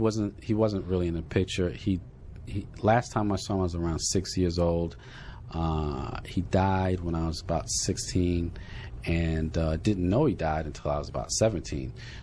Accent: New York, United States; I guess growing up in New York, is that everyone who was the man on the block, everyone was trying to take them down a notch.

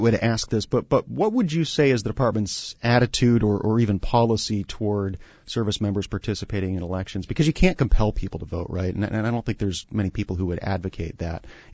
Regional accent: Arizona, United States; I think my home state, Arizona, lets you upload things onto their website

